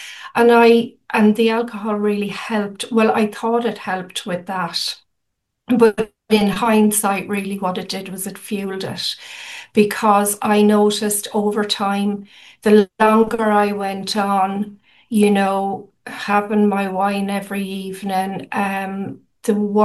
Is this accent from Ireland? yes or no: yes; Wexford, Leinster, Ireland; also born or lived in Dublin; now in Barcelona, Spain; But I am originally from Ireland. I'm from Wexford. But I lived in Dublin for like 20 years as well, you know.